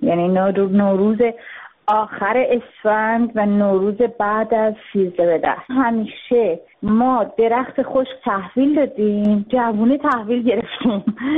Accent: northern Iran, Iran; چون در واقع خانواده من تو تهران زندگی نمی کنن و پدر مادرم شمال هستن، خودم هم شمالیم،

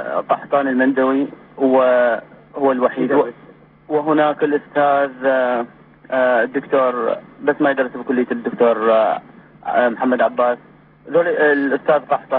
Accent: Iraq; now in United States; لأن أنا من طلعت من العراق مو همي أجي أعيش بأمريكا وأسوي فلوس وأدرس وشي،

